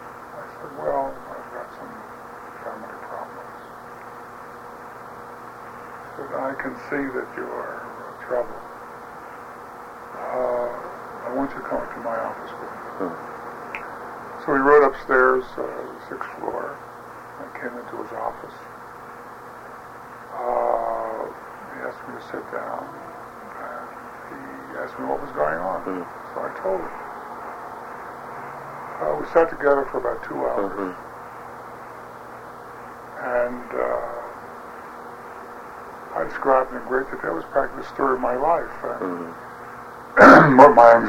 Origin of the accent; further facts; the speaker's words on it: Baltimore, Maryland, United States; first language Yiddish; English is a second language; a child in Baltimore. We spoke it at home often. I mean, I read Yiddish newspapers to this day.